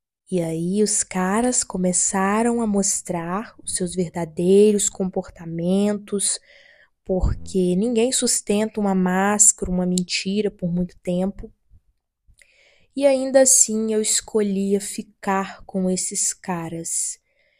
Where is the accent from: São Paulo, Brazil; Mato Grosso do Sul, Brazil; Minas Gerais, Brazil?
Minas Gerais, Brazil; now in Rio de Janeiro, Brazil; Eu nasci e cresci em uma cidade pequena, em Minas Gerais. Fui morar no Rio de Janeiro.